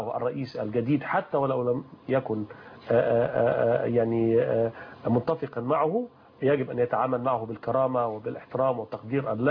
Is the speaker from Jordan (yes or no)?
no; Egypt; باعتباري مواطن مصري